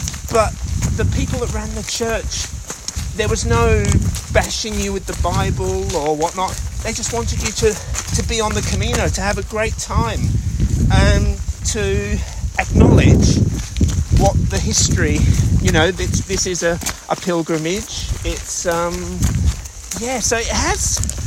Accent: Kalgoorlie, Western Australia, Australia; I'm from Kalgoorlie in Western Australia, in the middle of the desert.

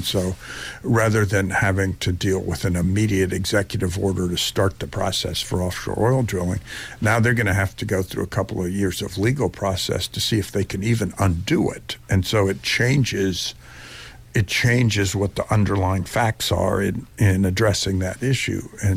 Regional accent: California, United States; as a Californian

